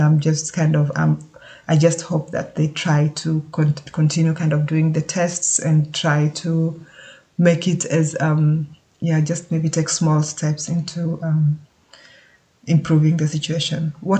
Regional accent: Kenya; I come from Kenya. I mean, like I said, I was born and brought up in Kenya.

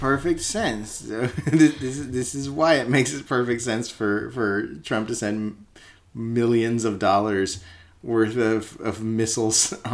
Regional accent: San Francisco, California, United States; Yeah, I'm from the San Francisco area, and there's this neighborhood in San Francisco called the Tenderloin

